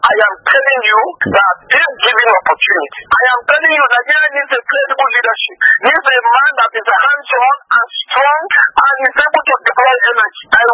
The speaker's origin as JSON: {"language": "English", "country": "Nigeria", "said": "to exercise my franchise, my right as a Nigerian."}